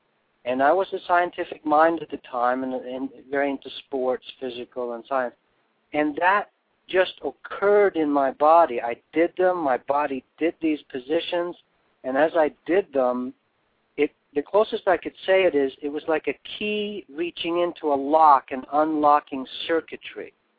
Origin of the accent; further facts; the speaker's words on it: Sweden; my father was a nuclear physicist, scientist, and we came from Sweden, and it was, you know, it's a very modern society